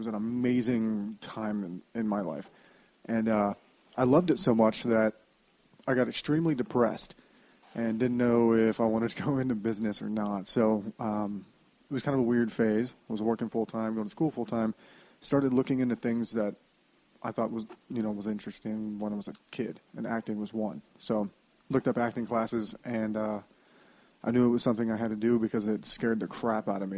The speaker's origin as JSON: {"language": "English", "town": "Colorado Springs", "region": "Colorado", "country": "United States", "tie": "born or raised there", "said": "Colorado Springs."}